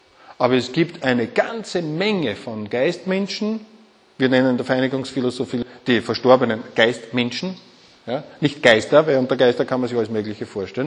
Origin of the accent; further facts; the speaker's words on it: Burgenland, Austria; ich bin im Burgenland aufgewachsen, und da war es gang und gäbe